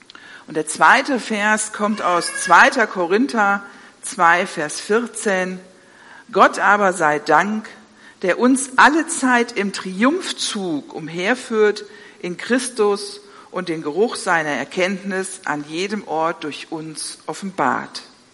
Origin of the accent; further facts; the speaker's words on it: Berlin, Germany; Ich bin ursprünglich Berlinerin